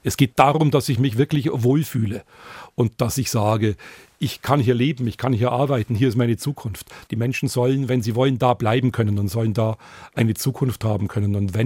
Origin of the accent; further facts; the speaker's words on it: Bavaria, Germany; in meiner Heimat der Oberpfalz